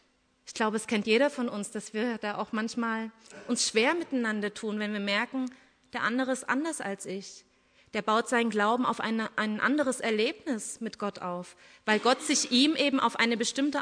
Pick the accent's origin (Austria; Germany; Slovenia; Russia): Germany; East Germany; Ich habe durch meine Kindheit in der DDR verschiedene Frömmigkeitsformen wahrgenommen.